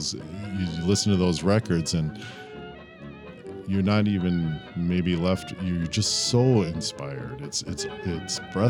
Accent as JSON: {"language": "English", "town": "Minneapolis", "region": "Minnesota", "country": "United States", "tie": "born or raised there", "said": "I'm born and raised in South Minneapolis. I've been a Minneapolis person my whole life."}